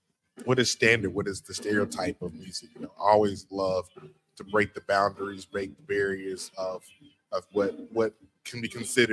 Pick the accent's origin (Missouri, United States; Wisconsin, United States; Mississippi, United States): Mississippi, United States; Jackson; now in Memphis, United States; well, originally I'm from Jackson, Mississippi. I've been living in Memphis for about 10 years.